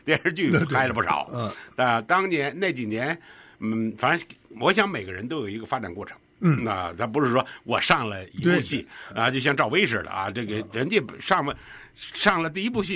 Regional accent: Beijing, China; 我们俩在北京呢就是一个院里长大的啊，他比我大两岁啊

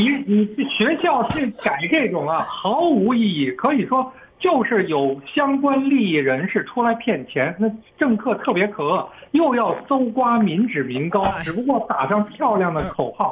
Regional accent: Beijing, China; moved away as an adult; now in United States; 我小时候在北京郊区上学，那屋顶就是熟街，就棒子长玉米棒子那个熟街铺的。

